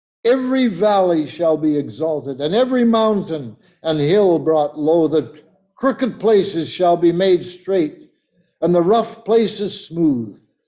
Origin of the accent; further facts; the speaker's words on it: Canada; I was born in Canada, I lived here all my life, visited other countries